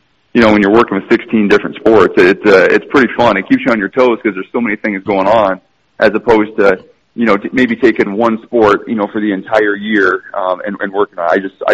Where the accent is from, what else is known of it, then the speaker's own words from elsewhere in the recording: Iowa, United States; Yeah, I grew up in Northeast Iowa, a small town, a great athletic community.